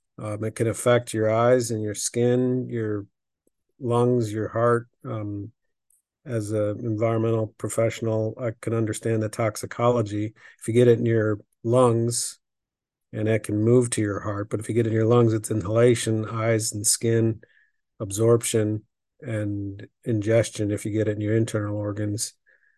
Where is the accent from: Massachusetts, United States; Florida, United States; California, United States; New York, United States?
New York, United States; Victor; For me, growing up in Victor, older sister Margie, shout out to Margie, and younger brother Doug, my parents. It was just a wonderful place and time to grow up.